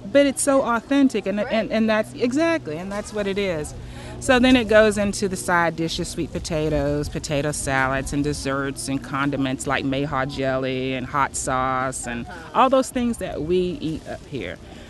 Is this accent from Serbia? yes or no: no; Minden, Louisiana, United States; I grew up in Minden. I just recently moved back. I say recently, it was fall 2013. Minden's like 30 minutes from here, from Shreveport.